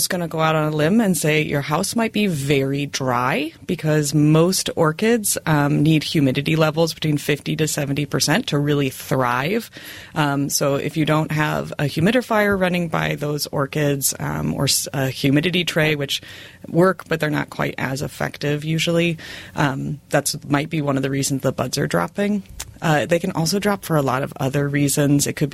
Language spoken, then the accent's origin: English; Grayslake, Illinois, United States; But anyways, I'm from Grays Lake, and most people don't know where Grays Lake is. It's a northern suburb.